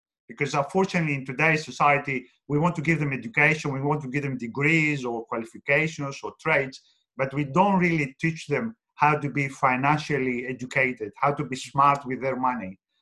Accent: Australia; as a Greek Australian in Australia, as an Australian

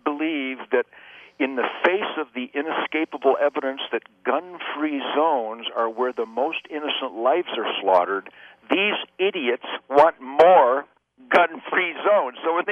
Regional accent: Detroit, Michigan, United States; In fact, when I was born and raised in Detroit, Detroit was like Texas, you know, free, rugged individualism, self-sufficiency, work ethic in the asset column.

